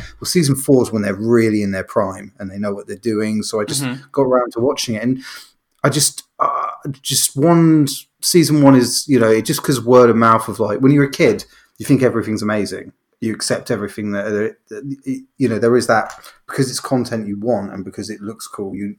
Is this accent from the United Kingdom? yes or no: yes; England, United Kingdom; What I had was, because we're from England, people from England will know this.